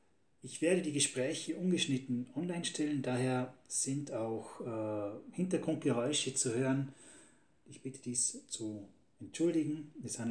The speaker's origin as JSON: {"language": "German", "country": "Austria", "said": "ich komme aus Österreich"}